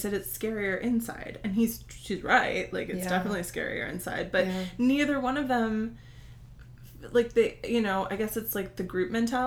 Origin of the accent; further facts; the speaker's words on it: Newtown, Connecticut, United States; I'm from Newtown, like I identify most closely with that tragedy.